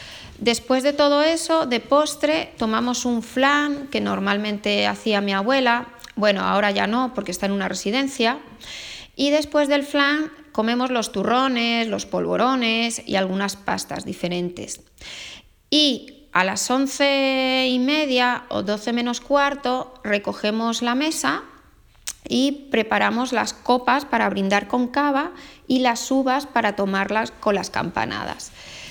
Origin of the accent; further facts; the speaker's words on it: Madrid, Community of Madrid, Spain; y soy de Madrid.